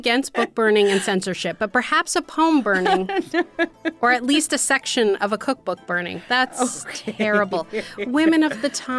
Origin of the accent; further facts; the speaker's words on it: England, United Kingdom; I'm so English. I'm so sorry.